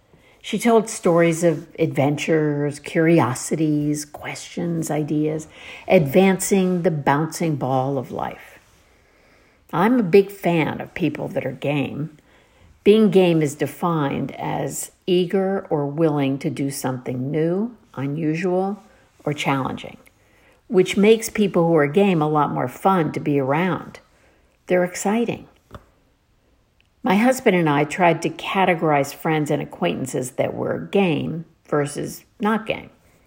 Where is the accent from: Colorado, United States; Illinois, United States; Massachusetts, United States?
Massachusetts, United States; She's from California. I'm from Massachusetts.